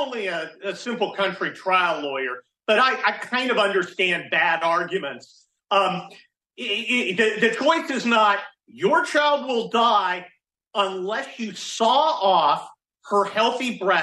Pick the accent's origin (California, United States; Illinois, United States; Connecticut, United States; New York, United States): California, United States; San Mateo; Look, I grew up in San Mateo, California. It's about 10-15 miles south of San Francisco. So I went there a lot as a kid.